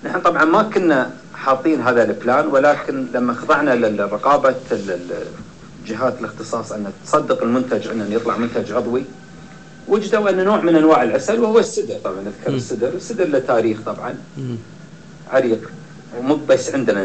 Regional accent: Abu Dhabi, United Arab Emirates; حتى المدارس اللي عندنا في أبو ظبي

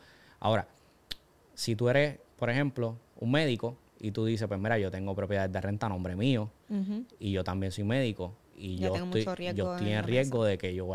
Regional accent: Puerto Rico; donde yo soy, donde yo nací, donde yo me crié, uh-huh. Todo el mundo sabe que yo pronuncio la L bien clara, soy puertorriqueño. O sea, eso está claro. En cualquier lugar el acento nos delata, en cualquier lugar.

